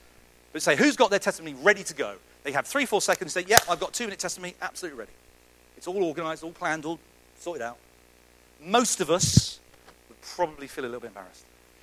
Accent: Oxford, South East England, United Kingdom; now in Istanbul, Turkey; I come from Oxford, but I've been living in Istanbul for 12 years. Got a wife, 4 children. I love Turkey.

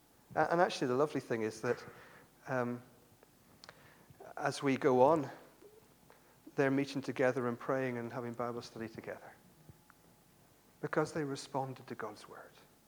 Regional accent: United Kingdom; We would today shake hands because we're British and we do that kind of thing.

